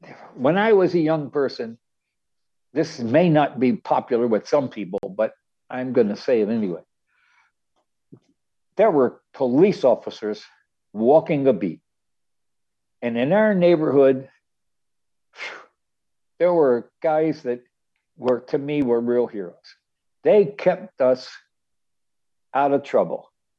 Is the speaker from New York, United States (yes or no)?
no; Baltimore, Maryland, United States; Our neighborhood where I grew up was in Fells Point was nice and safe, even though it had a rough area there because of the docks.